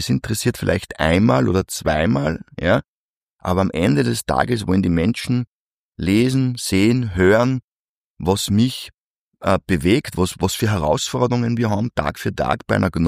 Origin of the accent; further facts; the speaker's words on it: Upper Austria, Austria; ich rede nicht in Hochdeutsch, weil das ist nicht ich bin Oberösterreicher, ich rede im Dialekt